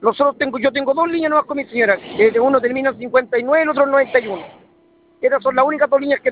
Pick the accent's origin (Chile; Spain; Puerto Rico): Chile; Valparaíso; Yo soy de Valparaíso.